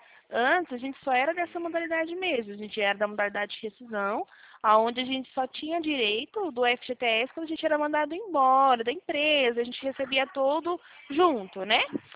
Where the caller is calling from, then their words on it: Itatiba, São Paulo, Brazil; Eu falo daqui da cidade de Itatiba, interior de São Paulo.